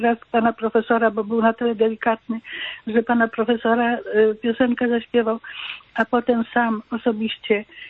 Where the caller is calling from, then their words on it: Zgierz, Łódź Voivodeship, Poland; ze Zgierza.